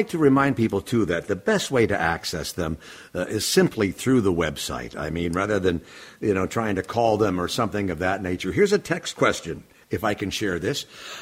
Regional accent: Minneapolis, Minnesota, United States; I grew up in South Minneapolis

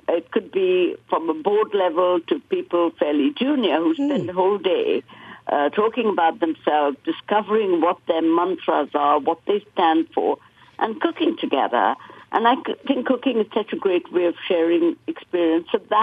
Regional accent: India; when I was growing up in India

